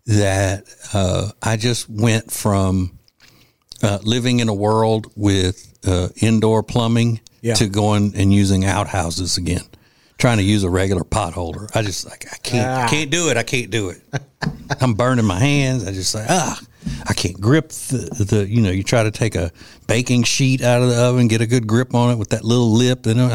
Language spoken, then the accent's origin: English; Louisiana, United States; we didn't eat this growing up in Louisiana, so I think it's the southeastern regional thing.